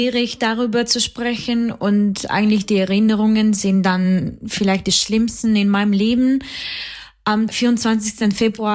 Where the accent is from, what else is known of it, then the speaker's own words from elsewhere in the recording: Talne, Cherkasy Oblast, Ukraine; ich bin 22 Jahre alt, ich komme aus der ukrainischen Stadt Talne, das ist im Zentrum der Ukraine, neben Tscherkasse.